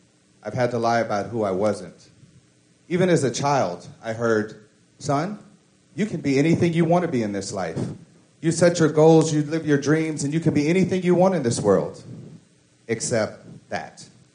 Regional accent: Charleston, South Carolina, United States; I mean, where are you from? Charleston. I mean, where's your family from? Charleston. I mean, oh, you mean my race? Oh, I'm black.

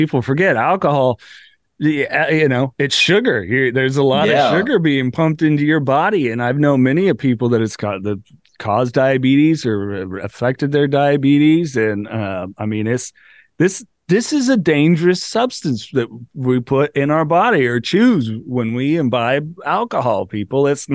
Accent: Georgia, United States; We're just like, hey, I'm from Georgia, you know?

